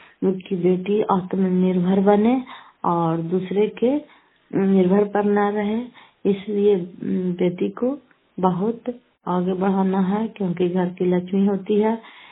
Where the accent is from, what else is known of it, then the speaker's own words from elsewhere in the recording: Bihar, India; घर फतेहपुर, पंचायत मकौसा, जिला नालंदा, घर पसराय, ब्लॉक की निवासी हूँ।